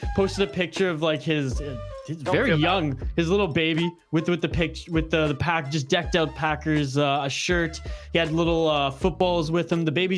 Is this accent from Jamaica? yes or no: no; Canada; I feel almost like terrible as a Canadian there.